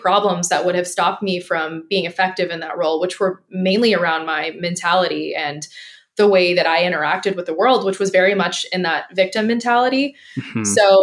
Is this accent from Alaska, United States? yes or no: no; Bakersfield, California, United States; So yes, I'm from Bakersfield, California. My upbringing is essentially like, I don't know, think trailer park, although not always trailer park.